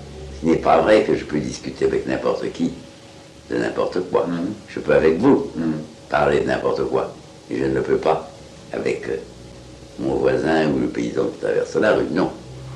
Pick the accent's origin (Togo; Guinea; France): France; je suis français, que je vis à Paris, qui aurait 30 ans ou 50 ans alors que j'en ai 70.